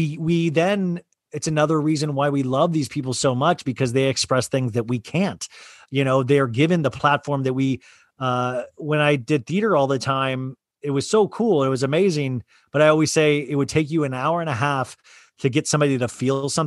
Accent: Kansas, United States; And I grew up in Kansas. So you're like, Hollywood, does that exist?

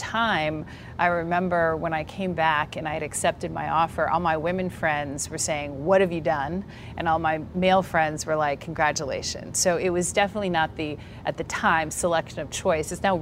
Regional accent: Tustin, California, United States; I grew up in Tustin, California, which has a little sign and it says, work where you must, but live and shop in Tustin, so Southern California.

